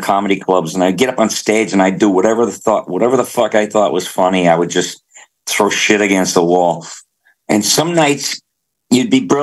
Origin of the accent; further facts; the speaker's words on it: Boston, Massachusetts, United States; And I came from Boston.